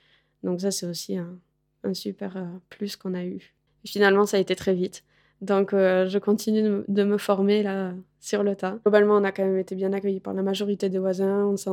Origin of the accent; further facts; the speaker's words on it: Occitanie, France; now in Loire, France; Je viens du sud-ouest, du Gers. Et voilà, donc mon parcours m'a menée dans la Loire et à m'installer ici comme agricultrice et éleveuse de brebis. Et j'ai 30 ans, 31.